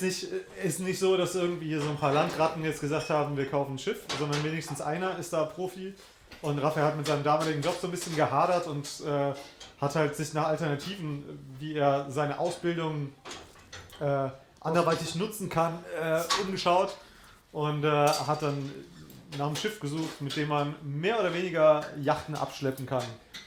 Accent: Northern Germany, Germany; born there; Also wir kommen ursprünglich aus Norddeutschland, beziehungsweise wir beide sind in Norddeutschland geboren.

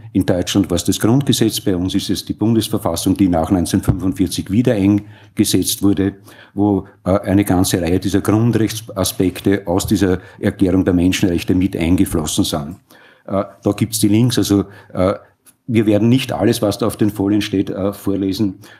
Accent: Austria; accent: Austrian; Vielleicht noch zur Anmerkung für alle, die meinen Dialekt oder Einschlag österreichischer Aussprache nicht verstehen.

